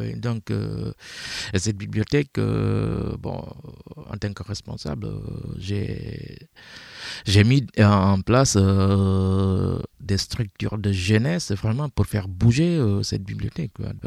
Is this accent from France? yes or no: no; Guinea; je suis guinéen. Je viens de la Moyenne Guinée, entre la Basse-Côte et la Haute-Guinée.